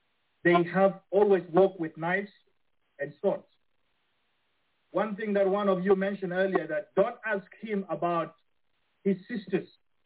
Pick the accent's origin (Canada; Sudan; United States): Sudan; Khartoum; moved away as an adult; also born or lived in South Sudan; from the time I moved from South Sudan, I was 10, and then I grew up in Khartoum until I was 23 when I left.